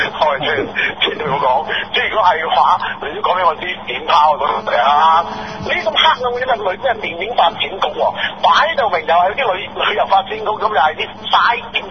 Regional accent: Hong Kong; 始終最終歸根究底係想促進我哋香港人嘅生產力

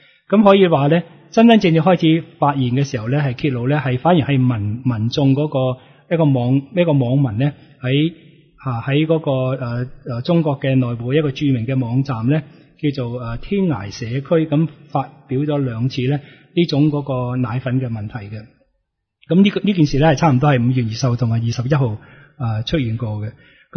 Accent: Hong Kong; 連我哋香港人都好即係好熟悉嘅蒙牛，

